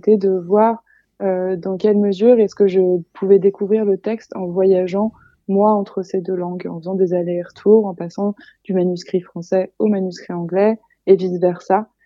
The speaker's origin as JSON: {"language": "French", "country": "France", "said": "puisque en tant que Française, cet État américain m'intéressait tout particulièrement."}